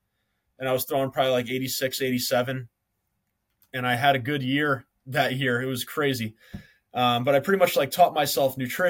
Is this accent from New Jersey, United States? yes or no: yes; New Jersey, United States; I was an aide at a facility in my hometown in New Jersey.